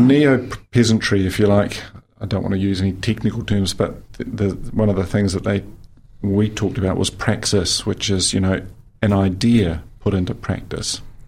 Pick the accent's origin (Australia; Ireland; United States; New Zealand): New Zealand; Roxburgh, Otago; also born or lived in Dunedin; Yeah, I was born in Dunedin. I began my journey in Roxburgh.